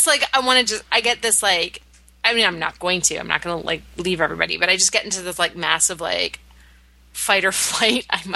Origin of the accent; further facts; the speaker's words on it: Canada; accent: Canadian; I don't know if I will have been there enough for my accent to come back full force, but I'll do my best.